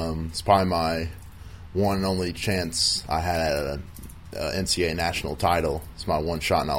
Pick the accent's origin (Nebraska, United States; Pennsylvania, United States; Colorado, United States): Pennsylvania, United States; Harrisburg; So that really motivated me to do something for my hometown, even though I didn't bring back the championship. You know, I don't think anyone's ever really been second in the nation from Harrisburg that I know of.